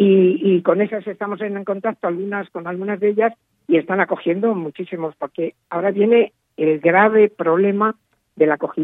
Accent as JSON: {"language": "Spanish", "town": "Madrid", "region": "Community of Madrid", "country": "Spain", "said": "yo me siento orgullosísima como madrileña"}